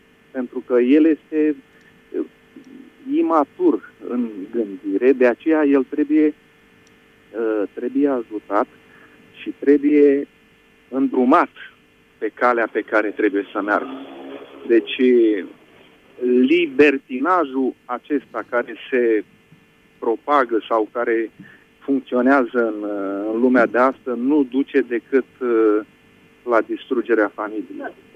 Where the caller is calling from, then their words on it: France; Vă sunt din Franța.